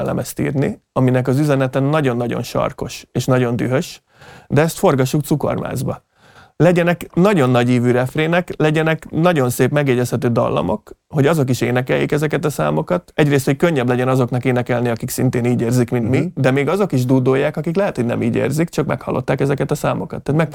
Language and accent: Hungarian; Baja, Bács-Kiskun, Hungary; azért nekem csak később, mert én bajai.